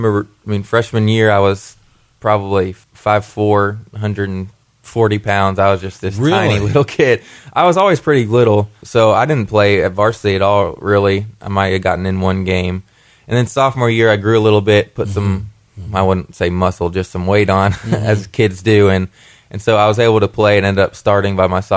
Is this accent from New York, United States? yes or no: no; Kentucky, United States; just growing up in Kentucky, you know, I was a huge UK fan.